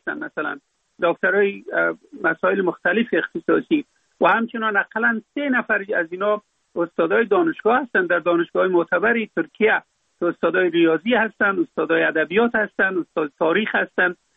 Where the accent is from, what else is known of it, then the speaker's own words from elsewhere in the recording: Afghanistan; در اونجا فقط ما افغان هستم،